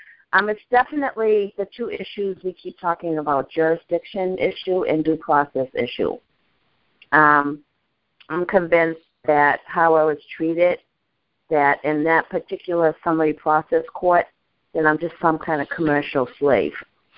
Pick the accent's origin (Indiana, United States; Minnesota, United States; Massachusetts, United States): Massachusetts, United States; How are you doing? I'm from Massachusetts.